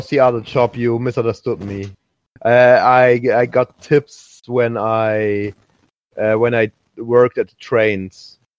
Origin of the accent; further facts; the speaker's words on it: Germany; English is a second language; Actually, I'm from Germany, but like you know, but I found the American fandom first